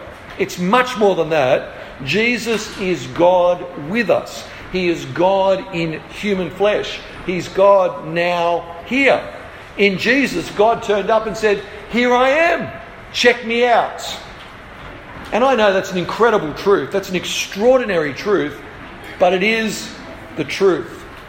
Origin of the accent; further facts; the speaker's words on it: Australia; And as Australians, we love our freedom, don't we?